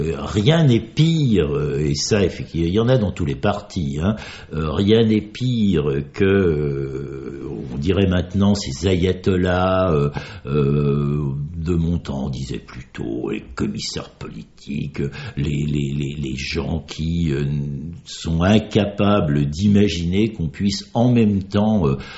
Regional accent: France; born there; sur les rebords du Jura, Orgelais, qu'il est venu ensuite à Auxerre, tout comme moi.

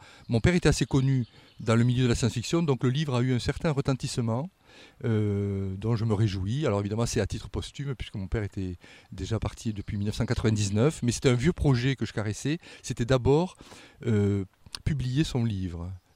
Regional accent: Toulouse, Occitanie, France; moved away as an adult; also born or lived in Paris; now in Lyon, France; Alors, je suis toulousain, donc ça doit bien s'entendre, je pense, sur les ondes radiophoniques. Je suis toulousain, j'ai quitté Toulouse à l'âge de 30 ans. Je suis parti m'installer professionnel à Paris pendant 25 ans, donc j'ai aujourd'hui 63 ans.

